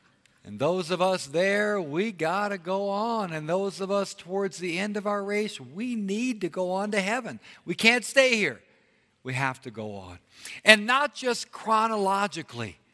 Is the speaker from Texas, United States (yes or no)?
no; California, United States; The reason is I was raised in Southern California. I'm 11 years of age.